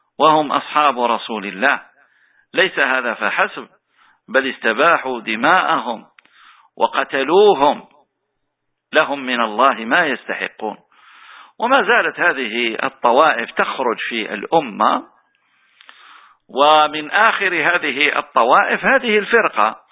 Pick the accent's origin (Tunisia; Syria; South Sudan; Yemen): Tunisia; إخواننا في بلدنا تونس وفي غيرها من بلاد